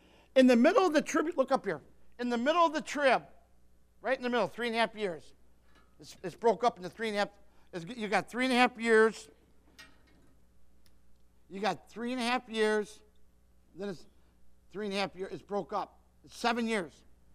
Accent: Detroit, Michigan, United States; I grew up in Detroit, in the Detroit area.

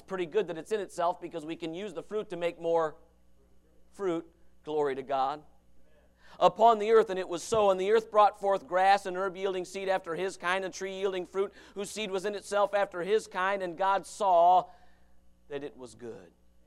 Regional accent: United States; There's no being happy as an American.

